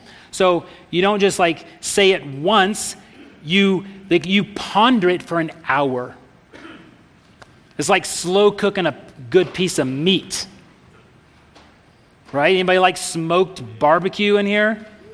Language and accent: English; Texas, United States; Man, I grew up in Texas.